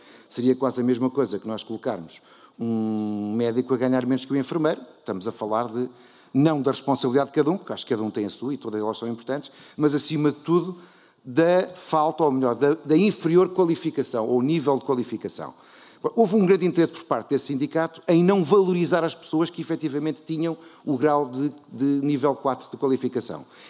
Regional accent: Coimbra, Centro, Portugal; em Coimbra diz-se muito isso, nós somos de Coimbra, a estrada da beira da estrada, não é?

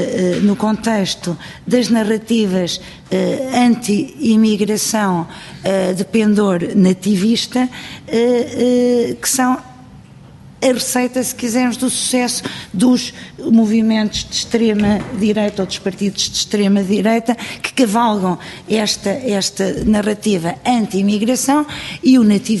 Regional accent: Portugal; Eu quando digo nós, somos portugueses.

